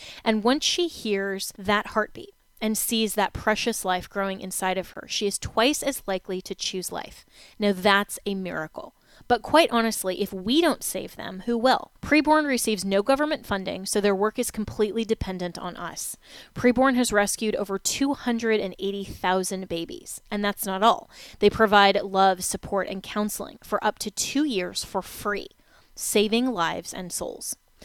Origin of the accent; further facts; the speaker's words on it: Florida, United States; Thank goodness Governor DeSantis was elected here in my home state, you know, back in 2018. Otherwise, we might have lost Florida.